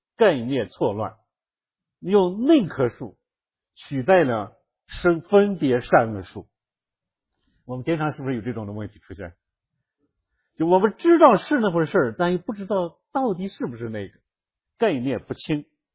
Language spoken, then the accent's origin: Chinese; Shaanxi, China; 但是你会发现这个女人讲话她很有意思，有点像我们陕西人。